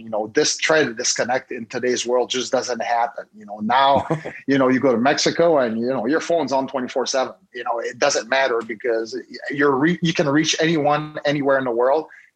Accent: Montreal, Quebec, Canada; I'm from Montreal, Canada. Football was not big in the early 2000s, late 90s.

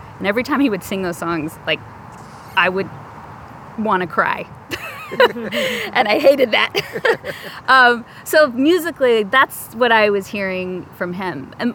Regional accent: Austin, Texas, United States; born or raised there

